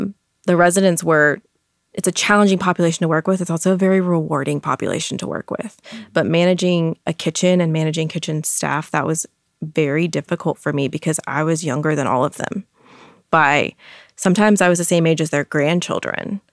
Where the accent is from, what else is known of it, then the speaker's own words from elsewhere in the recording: New Braunfels, Texas, United States; so it was in my hometown. I'm from New Braunfels, Texas, and there aren't many dietitians in New Braunfels, Texas.